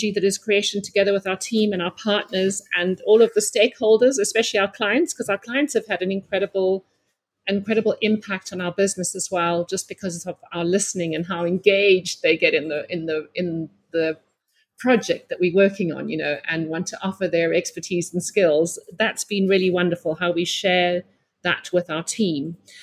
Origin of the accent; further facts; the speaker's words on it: Western Cape, South Africa; having been born and raised in the Cape Winelands, I had the privilege of living close to the soil and the people on 4 wine estates.